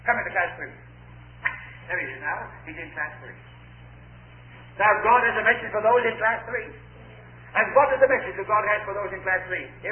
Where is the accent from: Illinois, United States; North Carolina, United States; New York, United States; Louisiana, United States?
Illinois, United States; Chicago; I said, no, I'm from Chicago.